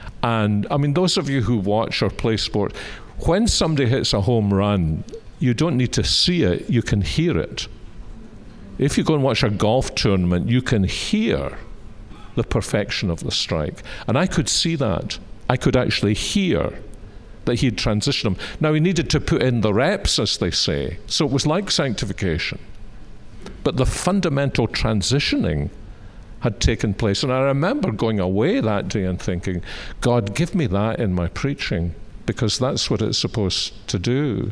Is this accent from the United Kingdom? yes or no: yes; Scotland, United Kingdom; So we're Scottish, we are a golfing family.